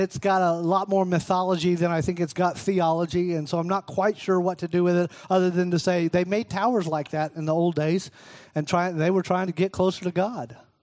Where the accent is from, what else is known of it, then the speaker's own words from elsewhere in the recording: Florida, United States; And I'm from Florida. Still not sure what to do with that.